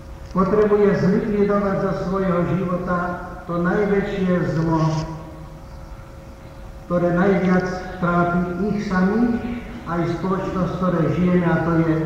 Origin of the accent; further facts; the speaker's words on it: Záhorie, Slovakia; ja som zo Záhoria